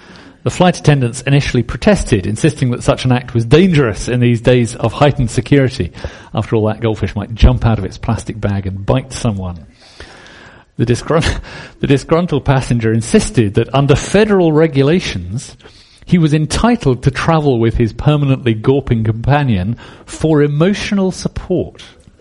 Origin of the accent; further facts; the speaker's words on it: South East England, United Kingdom; The church that I grew up in down in Surrey is called the Church of the Good Shepherd.